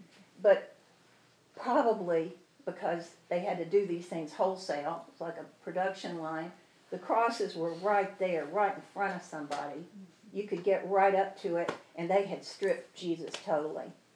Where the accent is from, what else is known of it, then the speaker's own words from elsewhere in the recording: Texas, United States; I'm from Texas, the Longhorns.